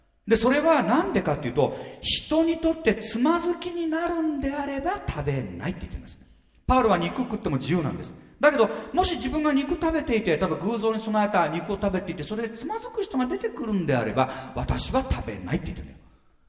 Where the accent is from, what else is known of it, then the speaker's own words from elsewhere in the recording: Suwa, Nagano, Japan; 私の田舎の諏訪にあるね